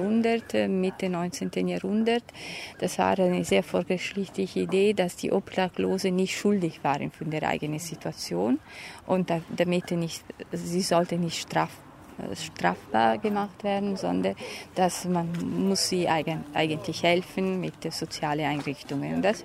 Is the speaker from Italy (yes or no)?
yes; Venice, Veneto, Italy; German is a second language; moved away as an adult; now in Berlin, Germany; ich komme aus Venedig, bin seit so mehr als 15 Jahren in Berlin.